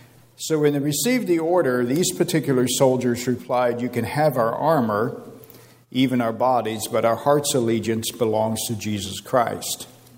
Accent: West Virginia, United States; roads were a big issue where I grew up in West Virginia

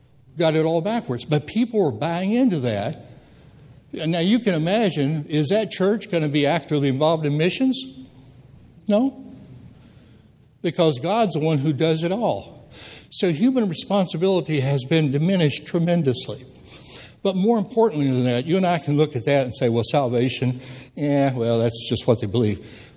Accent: the South, United States; accent: Southern; my Southern accent was picked up with some weird things in there

